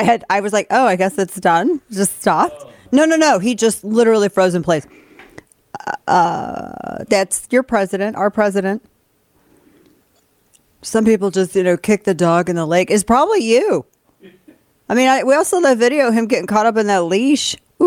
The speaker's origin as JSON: {"language": "English", "region": "the Ozarks", "country": "United States", "said": "I can say that because I'm from the Ozarks, so I can say this."}